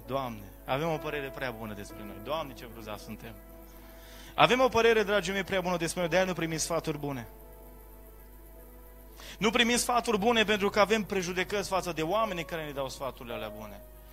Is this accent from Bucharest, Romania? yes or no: no; Brădet, Bihor County, Romania; Eu stau la Padiș. Eu stau la Brădet, e stațiune turistică de interes național Brădetul. În satul meu natal.